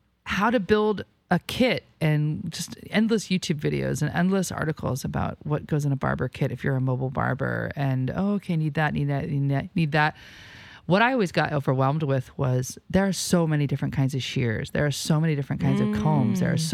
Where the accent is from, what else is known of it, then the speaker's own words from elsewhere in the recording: the South, United States; now in Seattle, United States; I'm from the South.